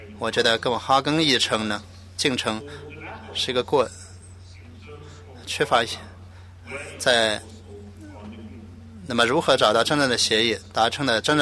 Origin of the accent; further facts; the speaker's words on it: Hong Kong; 我只是来自香港